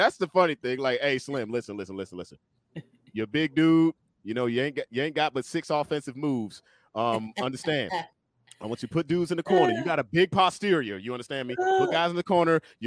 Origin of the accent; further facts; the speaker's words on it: Washington, District of Columbia, United States; Dude, let me tell you something. I'm from Southeast DC.